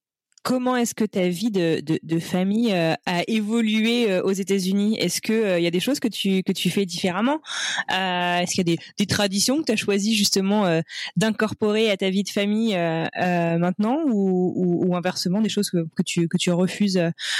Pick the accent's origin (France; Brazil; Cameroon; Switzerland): France; Et c'est vrai qu'en tant que Français, j'adore mon pays